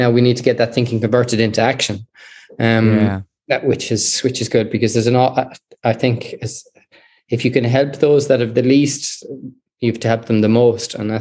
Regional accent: Dungarvan, County Waterford, Ireland; from Dungarvan, yeah.

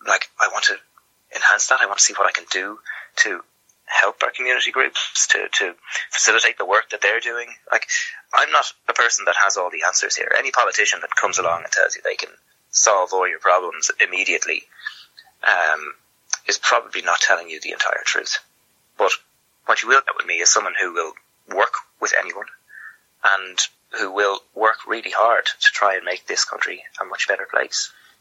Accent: Dublin, Leinster, Ireland; I grew up, born and raised in South Dublin. I'm aware of the great things that happen in South Dublin.

